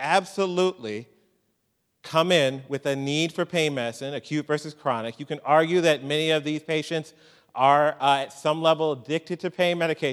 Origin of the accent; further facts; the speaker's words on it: St. Louis, Missouri, United States; now in Houston, United States; Born and raised in St. Louis, Missouri, got as quickly as I could. I'm down in Houston now